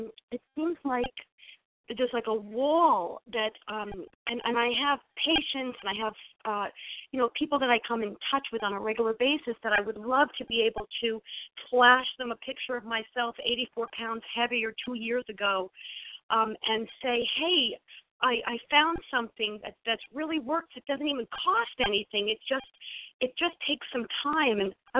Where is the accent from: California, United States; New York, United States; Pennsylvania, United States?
New York, United States; now in New Jersey, United States; I live in South Jersey. I'm from New York originally.